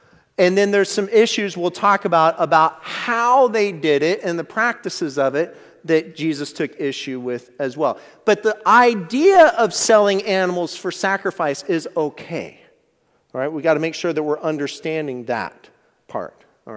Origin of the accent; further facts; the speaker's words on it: Monmouth, Oregon, United States; growing up in Monmouth, I always knew if there was a home game in Corvallis, don't even try to get out on the highway.